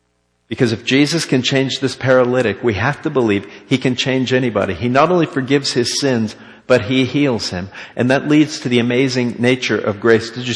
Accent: Florida, United States; I'd never been skiing. I'm from Florida.

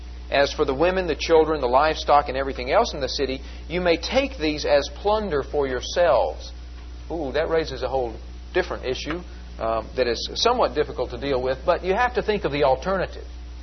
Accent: Tennessee, United States; I'm sorry for quoting … I'm from Tennessee.

